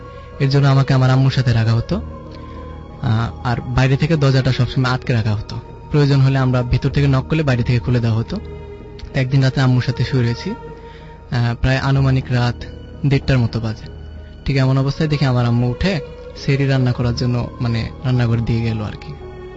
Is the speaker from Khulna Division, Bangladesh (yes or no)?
no; Badda, Dhaka Division, Bangladesh; আমি বাড্ডা থেকে এসেছি